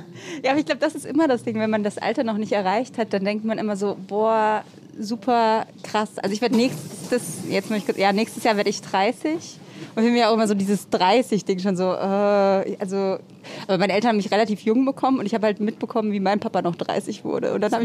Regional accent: Stromberg, Rhineland-Palatinate, Germany; Aus Stromberg. Stromberg ist bei Bingen.

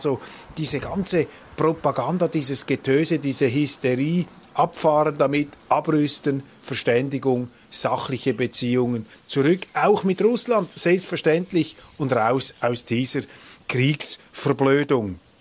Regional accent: Switzerland; da sind wir Schweizer natürlich auch selber schuld

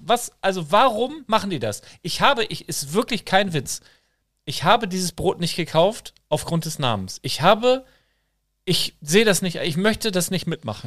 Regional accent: Handorf, Germany; ich bin ja in Handorf aufgewachsen von 5 bis 16, 17 so

